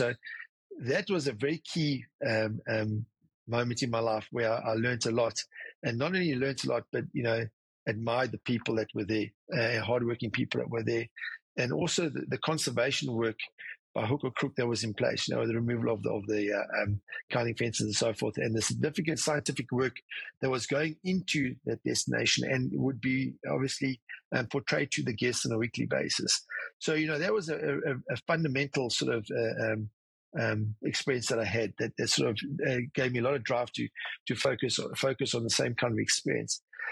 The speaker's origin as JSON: {"language": "English", "country": "South Africa", "tie": "born or raised there", "said": "it's being a South African and growing up in South Africa, and sort of the path which we've been through, in the sense that we live at the point of Africa"}